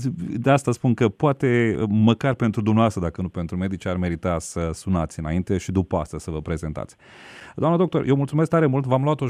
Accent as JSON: {"language": "Romanian", "country": "Romania", "said": "Dar din păcate, noi suntem altfel ca asta. Suntem români."}